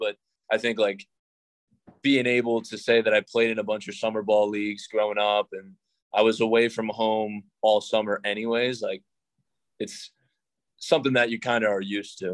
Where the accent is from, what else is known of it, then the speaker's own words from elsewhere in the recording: New York, United States; I'm from New York, so.